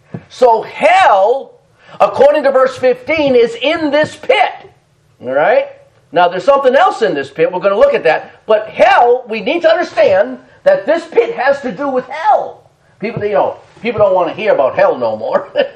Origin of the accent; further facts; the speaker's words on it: Boston, Massachusetts, United States; I was raised in Boston, born in Boston.